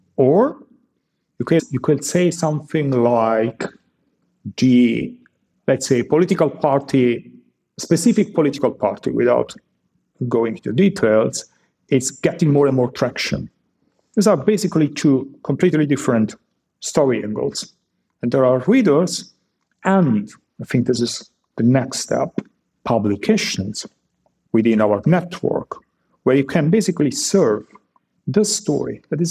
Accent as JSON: {"language": "English", "country": "Italy", "tie": "born there", "second_language": "English", "said": "I was born in Italy."}